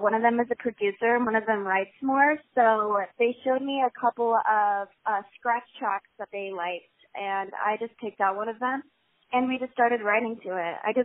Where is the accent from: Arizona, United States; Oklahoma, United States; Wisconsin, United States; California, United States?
Arizona, United States; Mesa; Yeah, I'm from Mesa.